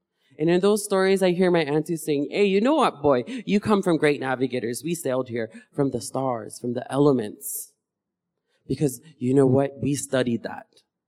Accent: Hawaii, United States; I'm from here. No. Where are you really from? I'm Hawaiian.

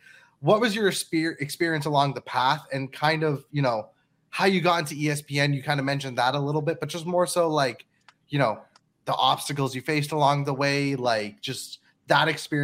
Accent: Pakistan; And I'm Pakistani and Christian.

